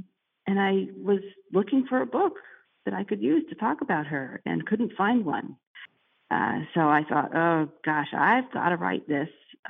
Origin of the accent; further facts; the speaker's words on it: Massachusetts, United States; You know, my parents, I grew up in Massachusetts, and my parents were involved in her campaign for president in the state of Massachusetts.